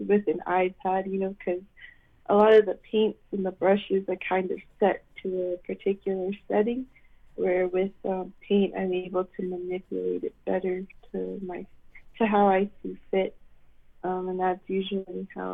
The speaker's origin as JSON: {"language": "English", "region": "Illinois", "country": "United States", "tie": "born or raised there", "said": "I grew up in the Chicago suburbs where, you know, it was barely more diverse compared to a lot of the surrounding cities, but it was predominantly white."}